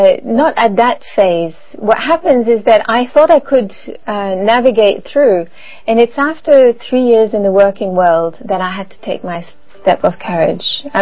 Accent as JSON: {"language": "English", "region": "French Canada", "country": "Canada", "said": "I'm from French Canada, as you said, so Catholic background"}